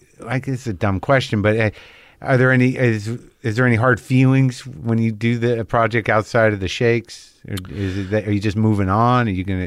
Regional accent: Albuquerque, New Mexico, United States; I grew up in New Mexico.

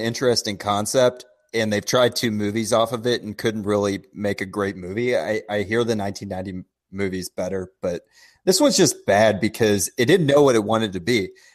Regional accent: Midwest, United States; I'm from the Midwest, so I couldn't tell what city this took place in.

